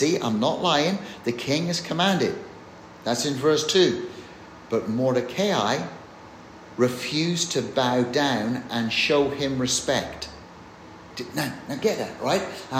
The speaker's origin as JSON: {"language": "English", "region": "England", "country": "United Kingdom", "said": "I know I'm English"}